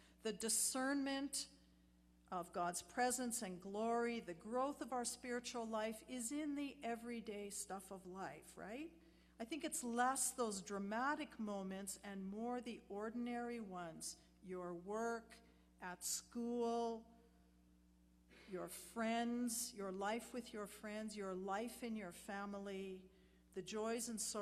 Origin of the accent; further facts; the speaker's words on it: Saskatchewan, Canada; So I grew up in Saskatchewan, so that's just weird right from the start.